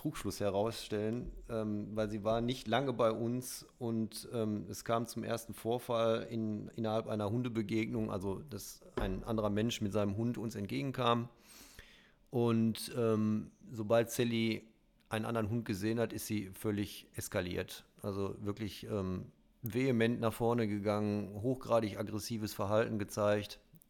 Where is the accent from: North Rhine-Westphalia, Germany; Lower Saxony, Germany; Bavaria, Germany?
North Rhine-Westphalia, Germany; also ich komme ja ursprünglich aus NRW, habe da zu dem Zeitpunkt auch gelebt